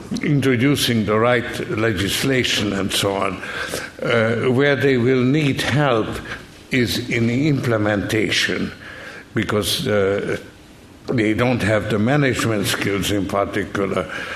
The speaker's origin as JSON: {"language": "English", "country": "Hungary", "tie": "born or raised there", "said": "the experience of living in, growing up in Hungary, and experiencing Nazi occupation and then Soviet occupation."}